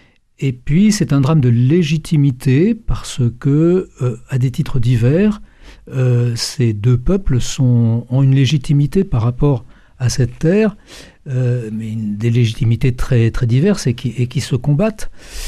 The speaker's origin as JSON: {"language": "French", "town": "Paris", "region": "Île-de-France", "country": "France", "said": "C'est parce que, bon, j'étais de Paris"}